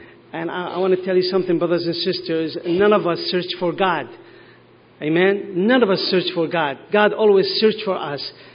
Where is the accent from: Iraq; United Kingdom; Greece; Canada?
Iraq; Baghdad, Baghdad Governorate; now in United States; I grew up in Baghdad. I was born and raised in Baghdad, Iraq. And as a young boy, I used to dream to come to America.